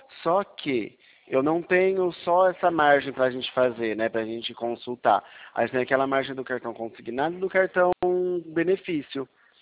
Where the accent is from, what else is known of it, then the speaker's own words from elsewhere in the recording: Pirassununga, São Paulo, Brazil; Eu sou daqui do estado de São Paulo, sou aqui de Pirassununga